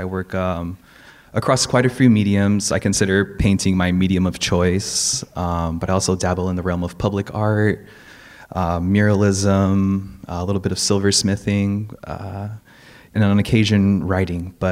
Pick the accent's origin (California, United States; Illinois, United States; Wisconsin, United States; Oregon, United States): California, United States; Gardena; I grew up in a working class community. I'm from South Bay. I grew up in Gardena from, a working class family.